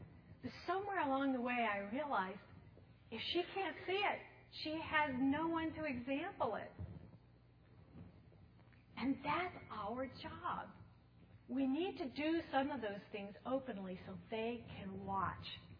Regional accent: Texas, United States; And that's a phrase I grew up with in Texas.

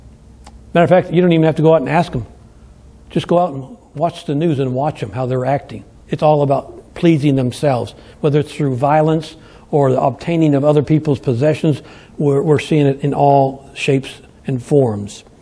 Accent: California, United States; Well, that's how we were growing up in California, believe it or not. And I'm talking about before all the junk that's happening. I loved my place where I grew up. So when I moved to Kansas, it was only because I was forced to.

